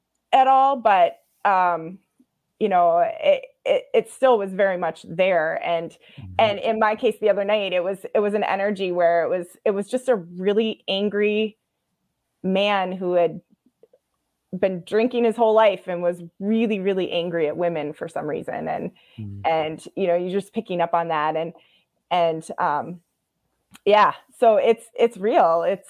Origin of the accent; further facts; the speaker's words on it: Iowa, United States; I grew up in Iowa. I lived across the street from a cornfield when that movie came out.